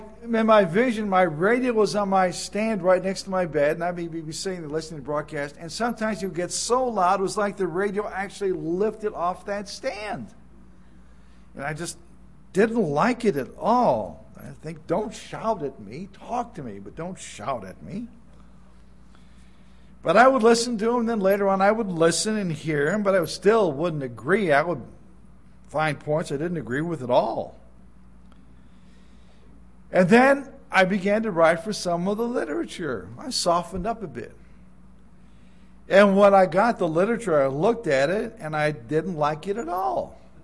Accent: Gary, Indiana, United States; Now remember, I'm the kid from Gary, Indiana. You know, I'm from the Music Man … Gary, Indiana is my hometown.

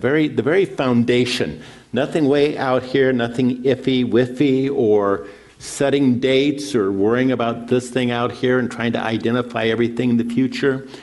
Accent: Pasadena, California, United States; that's the story of growing up in Pasadena and working and serving in Pasadena for many years.

